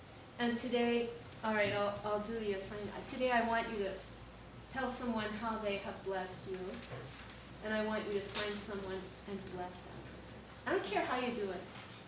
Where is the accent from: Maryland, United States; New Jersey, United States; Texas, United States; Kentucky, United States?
Maryland, United States; Baltimore; I grew up in Baltimore, in a row house in Baltimore, and I live next to a family of 6 kids, Roman Catholic family